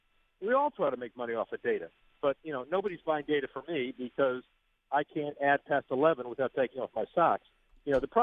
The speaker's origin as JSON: {"language": "English", "town": "Palm Beach Gardens", "region": "Florida", "country": "United States", "tie": "born or raised there", "said": "they moved the PGA headquarters from my hometown of Palm Beach Gardens into Frisco"}